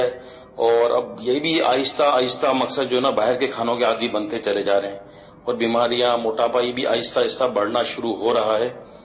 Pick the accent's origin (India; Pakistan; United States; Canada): Pakistan; now in Bangladesh; تو یہ الحمدللہ یہاں بنگلہ دیش کے اندر کھانے کا عموماً ماحول ہے. جس طرح ہم پاکستانی ہیں, ہم روٹی نہ کھائیں نا تو ہمارا پیٹ نہ بھرے